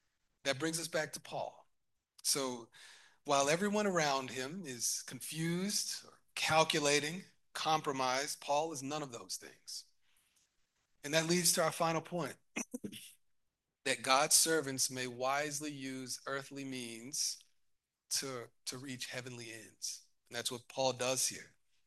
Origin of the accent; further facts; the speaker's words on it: Mississippi, United States; by the way, I'm from Mississippi, so even among unbelievers, there's some real familiarity with the gospel.